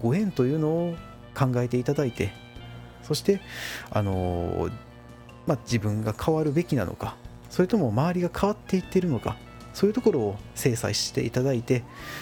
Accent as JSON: {"language": "Japanese", "region": "Kyoto", "country": "Japan", "said": "本来でしたら私は京都出身なんですけれども"}